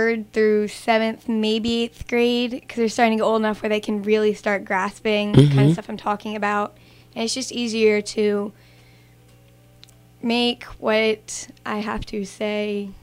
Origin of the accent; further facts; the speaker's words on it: Princess Anne, Maryland, United States; I'm from Princess Anne.